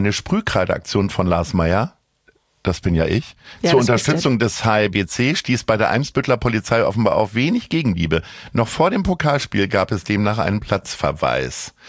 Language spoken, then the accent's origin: German; Lower Saxony, Germany; Naja, ich bin Niedersachse